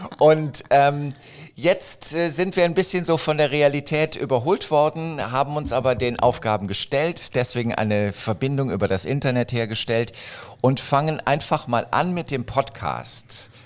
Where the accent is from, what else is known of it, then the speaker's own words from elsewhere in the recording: Berlin, Germany; Und ich komme aus Nikolassee.